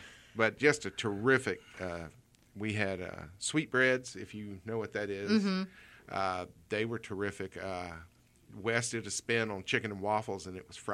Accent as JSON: {"language": "English", "town": "Sims", "country": "United States", "tie": "born or raised there", "said": "I went out and visited a park in Sims yesterday that didn't exist when I was growing up in Sims."}